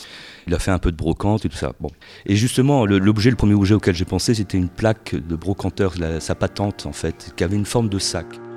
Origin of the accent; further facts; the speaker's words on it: Courrières, Hauts-de-France, France; je suis comédien, conteur. Ben voilà, je suis du coin, je suis né à Courrières.